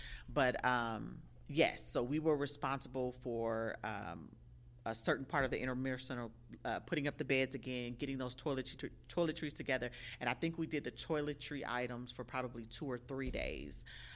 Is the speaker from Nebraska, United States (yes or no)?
yes; Omaha, Nebraska, United States; I'm from Omaha, Nebraska. I don't have any family in New Orleans